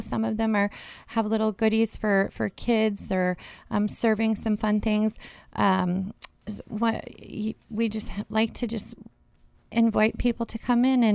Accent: Ireland; I'm Irish, so I think it suits me rather well.

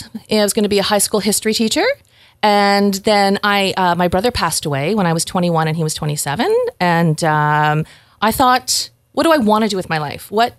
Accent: Bunbury, Prince Edward Island, Canada; Well, I'm from Prince Edward Island, and yes. I grew up in Bunbury, across the Little Bridge, as I say.

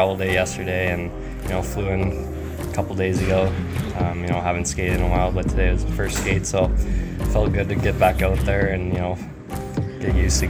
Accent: Windsor, Ontario, Canada; Yeah, so I was born in Windsor, Ontario.

